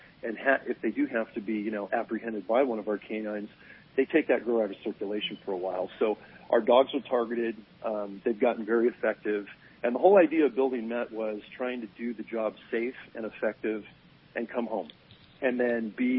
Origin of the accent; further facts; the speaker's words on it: Morgan Hill, California, United States; a stone's throw above U.S. Reservoir in my hometown of Morgan Hill, California, South Santa Clara County, South Silicon Valley.